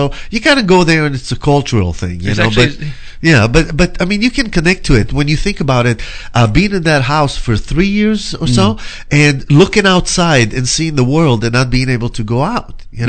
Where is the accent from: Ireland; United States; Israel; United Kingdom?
Israel; English is a second language; Growing up in Israel, you were exposed to it all the time.